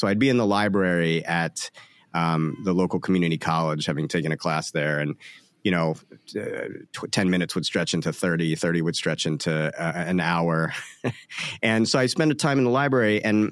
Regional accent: Illinois, United States; now in New York, United States; I grew up in Central Illinois, and so publications were sort of my window into a world outside.

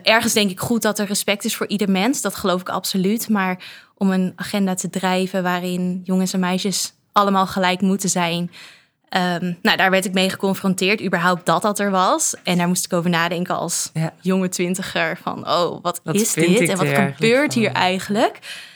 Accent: Netherlands; En ik ben in Nederland opgegroeid. Ik heb Nederlands onderwijs gehad.

